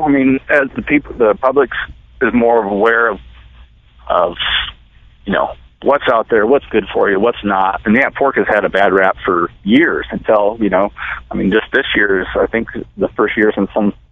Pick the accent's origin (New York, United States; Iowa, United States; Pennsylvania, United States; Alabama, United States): Iowa, United States; and I grew up in Iowa. My grandpa was a hog farmer, raised really good pigs.